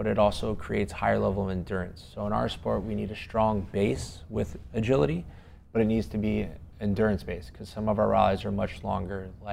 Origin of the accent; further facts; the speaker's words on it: Pearland, Texas, United States; So obviously it's home for me. I grew up in Pearland, Texas.